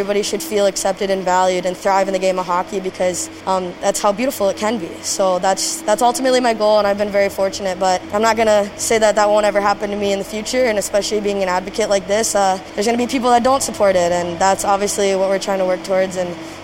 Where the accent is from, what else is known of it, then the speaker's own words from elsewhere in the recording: Maple Grove, Minnesota, United States; I was adopted at a really young age as a baby, so I don't really remember much about that, but I've always known Minnesota and Maple Grove, and that's where I've spent my whole childhood.